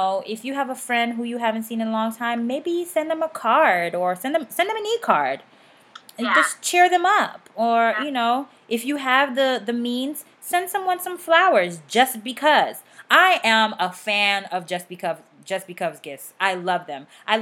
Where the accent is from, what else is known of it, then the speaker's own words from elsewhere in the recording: the South, United States; You know, I'm from the South, so I always say good morning. I'm from the South and my parents are Caribbean.